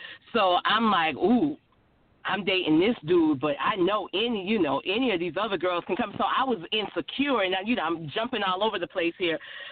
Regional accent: Florence, South Carolina, United States; moved away as an adult; Now, keep in mind, I came from Florence, South Carolina, where, you know, Charlotte was big city for us

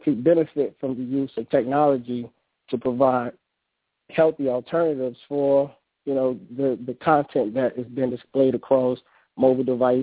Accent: Winston-Salem, North Carolina, United States; also born or lived in Harlem; now in Charlotte, United States; I'm also from Winston-Salem, North Carolina, born and raised. Went to college in 1998 at UNC Charlotte, and I spent some time there. I actually call the QC my new home now.

